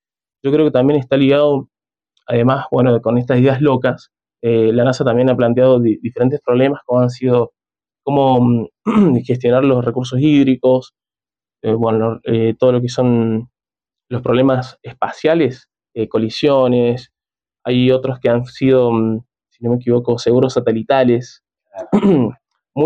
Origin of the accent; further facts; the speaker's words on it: San Luis, Argentina; yo soy de San Luis